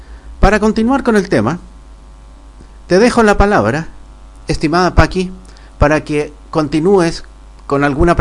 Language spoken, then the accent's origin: Spanish; Santiago, Santiago Metropolitan Region, Chile; de Santiago de Chile.